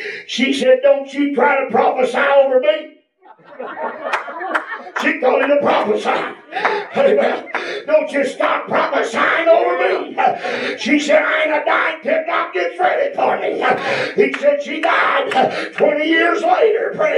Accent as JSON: {"language": "English", "region": "Kentucky", "country": "United States", "said": "We're from Kentucky, so it ain't down there."}